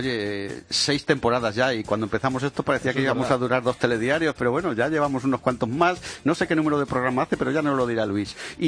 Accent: León, Castile and León, Spain; yo como leonés

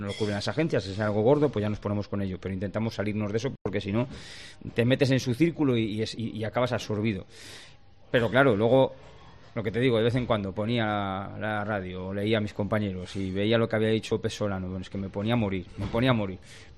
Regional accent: Valladolid, Castile and León, Spain; soy un vallisoletano más que sigue a sus equipos e intenta que apoyar desde la distancia.

